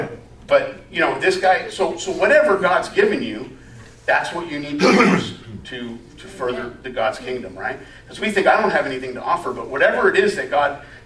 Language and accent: English; United States; part of being an American is that we need to know our rights so that we can say, hey, these are my rights